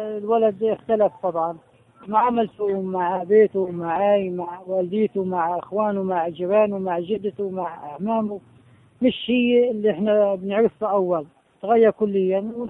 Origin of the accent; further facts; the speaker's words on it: Gaza, Gaza Strip, Palestine; فالطفل اليوم عندنا في غزة أبو 8 سنين واعي عن أكثر من 40 سنة